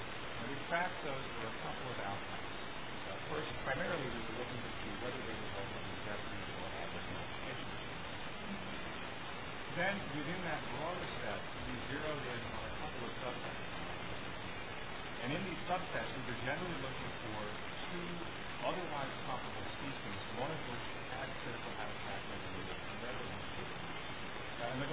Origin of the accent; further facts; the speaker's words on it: Maine, United States; these maps, which show my home state of Maine